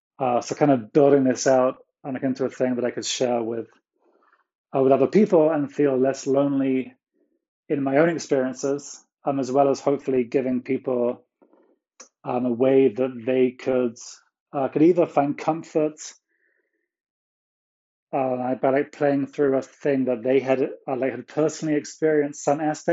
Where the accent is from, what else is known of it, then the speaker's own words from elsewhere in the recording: United Kingdom; moved away; So like these two buildings that were my like anchors to my home country. And then like really like the reason for going back to the UK had gone. I'm like I left the UK in 2005.